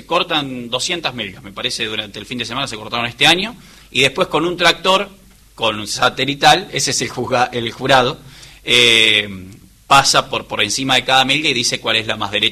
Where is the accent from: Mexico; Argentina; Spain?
Argentina; San Agustín, Buenos Aires; also born or lived in Balcarce, Argentina; Yo nací en la ciudad de Balcarce, pero muy cerquita de Balcarce, a 25 kilómetros. Hay una pequeña localidad que se llama San Agustín. Y ahí pasé, de ahí es mi mamá. Y ahí pasé gran parte de mi infancia en el campo.